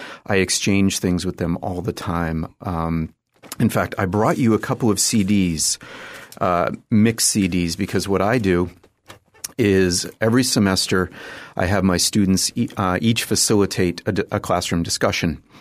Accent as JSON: {"language": "English", "region": "Massachusetts", "country": "United States", "tie": "born or raised there", "said": "I grew up in Massachusetts, just outside of Boston. And that's where my dad's from. My mom's from Brooklyn originally."}